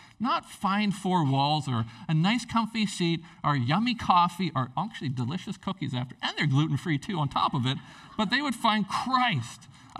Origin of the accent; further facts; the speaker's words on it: Prince Rupert, British Columbia, Canada; when I was a teenager, growing up in Prince Rupert, I left home and I turned to the dark side